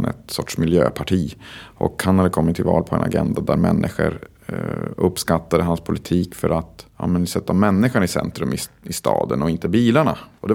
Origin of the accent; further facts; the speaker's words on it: Luleå, Norrbotten County, Sweden; som aldrig hade skett i min uppväxt i Luleå på 70-80-talet